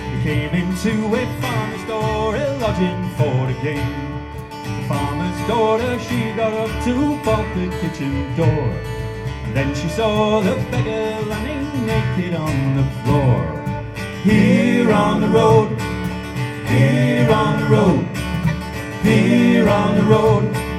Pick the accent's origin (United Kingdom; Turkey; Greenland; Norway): United Kingdom; Danish is a second language; now in Denmark; Jo, jeg er fra Storbritannien, så i dag, det er officielt, jeg er ikke en EU-statsborger mere.